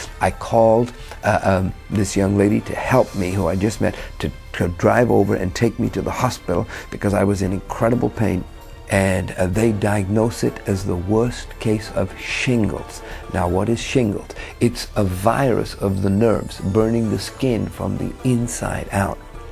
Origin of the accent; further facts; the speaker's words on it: London, United Kingdom; My father's family came from Egypt. My mother's family came from India, and I was brought up in London, England, in a Muslim family.